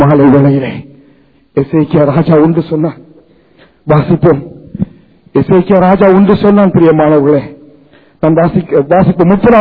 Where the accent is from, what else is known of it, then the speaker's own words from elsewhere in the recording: Sri Lanka; born there; நானும் தமிழன், நானும் இலங்கையெல்லாம் பிறந்தேன்.